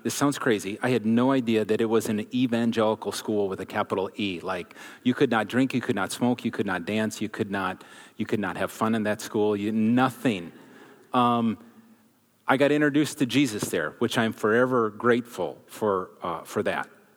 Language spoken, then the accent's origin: English; Minnesota, United States; And it's a Minnesota Canadian thing to say, I guess. So, born and raised in Minnesota, this is hard to believe, but for the first 18 years of my life, I had never met a person